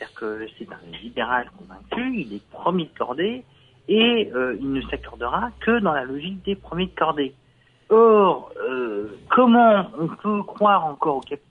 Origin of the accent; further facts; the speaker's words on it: France; on consomme, nous, en tant que Français, hein, les ressources